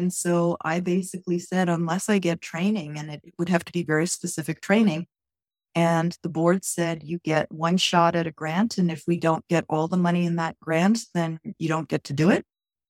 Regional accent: New York, United States; moved away as an adult; also born or lived in Calgary; now in Radium Hot Springs, Canada; I came from New York and I moved to Calgary, Alberta, Canada. And from there, I moved to a small community in the Canadian Rockies called Radium Hot Springs, which is part of the Upper Columbia Valley.

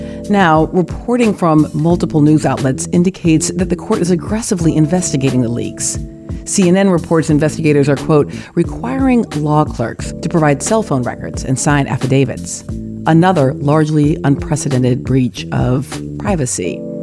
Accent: the South, United States; that period that I, you know, growing up in the South, learned as redemption.

